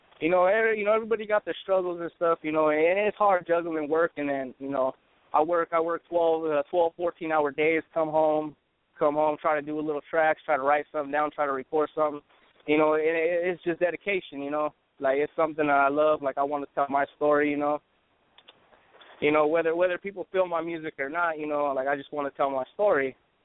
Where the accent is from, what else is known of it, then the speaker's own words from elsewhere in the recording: Albuquerque, New Mexico, United States; I'm originally from New Mexico, born and raised in Albuquerque, Duke City on the west side.